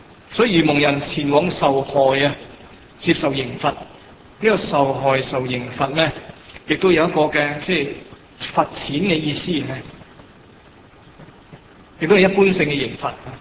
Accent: Hong Kong

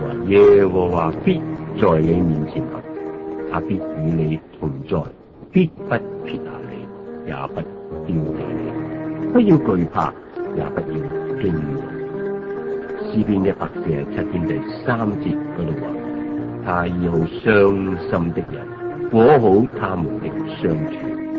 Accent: China; 但我们中国人都说了，久病就无孝子

